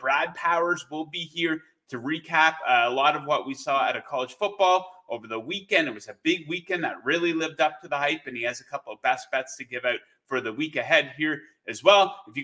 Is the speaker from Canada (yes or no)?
yes; Canada; John Mettler, a fellow Canadian. We're celebrating Canadian Thanksgiving, otherwise known as Thanksgiving, up here in Canada.